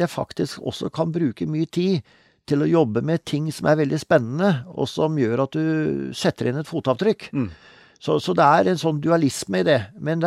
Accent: Vestfold og Telemark, Norway; Og det året jeg ble født, så bygde jo fatteren hytta som ble vårt samlingssted i sørøstlig delen av Hardangervidda, altså nord for Møsvann, så det var egentlig der jeg vokste opp.

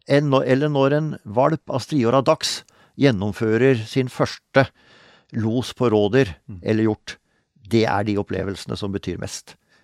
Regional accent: Vestfold og Telemark, Norway; ble vårt samlingssted i sørøstlige delen av Hardangervidda, altså nord for Møsvann, så det var egentlig der jeg vokste opp.

